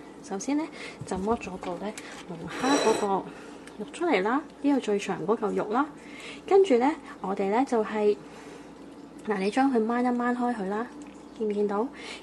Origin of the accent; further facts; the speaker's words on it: Canada; 咁加拿大，我係加拿大人啦